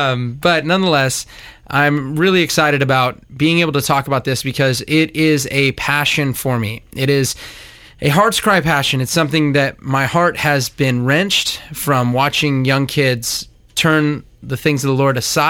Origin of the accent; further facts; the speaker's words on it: Simi Valley, California, United States; I grew up here in Simi Valley and where the church is that I attend to this day